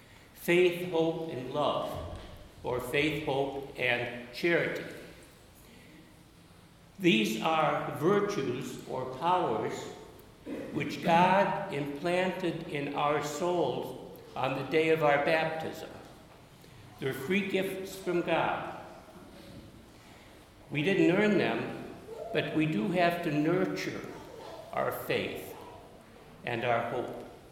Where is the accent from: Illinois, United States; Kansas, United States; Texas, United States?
Illinois, United States; Chicago; One is I was growing up in Chicago in the 1950s, and Chicago, of course, is not like California. It's very flat.